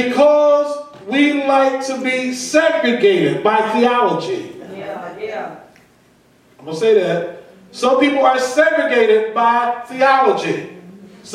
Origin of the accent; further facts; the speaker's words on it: Philadelphia, Pennsylvania, United States; I remember growing up in North Philadelphia and before coming out this way, in the late 70s, early 80s, West Philadelphia began to go through a transformation.